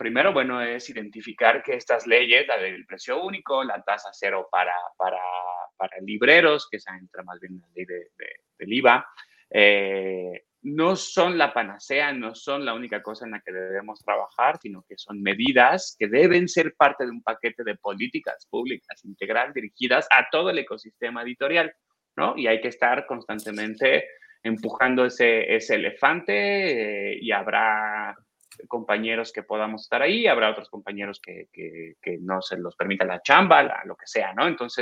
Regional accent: Mexico; Yo sé que hay un gran conjunto de leyes en mi país que son letra muerta. No quiero obviar el contexto en el que vivimos a nivel legal en México

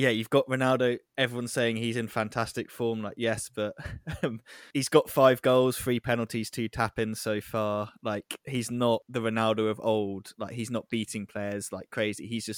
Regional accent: England, United Kingdom; as an Englishman, I have been, to pardon my French, shithoused by Portugal on so many occasions at the tournament.

